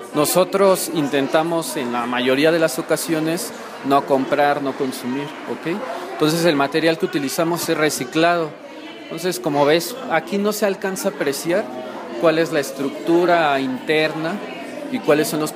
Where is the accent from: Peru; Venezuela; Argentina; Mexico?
Mexico; Magdalena Petlacalco, Mexico City; yo vengo de Magdalena Petlacalco, soy originario de allá.